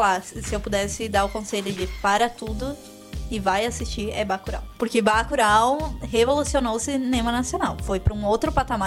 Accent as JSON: {"language": "Portuguese", "country": "Brazil", "said": "Não, eu sou brasileiro"}